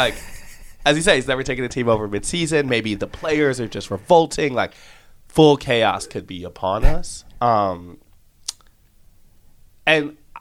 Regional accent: Illinois, United States; born or raised there

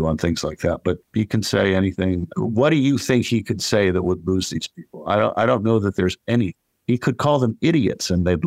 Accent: West Virginia, United States; I grew up in West Virginia, yeah.

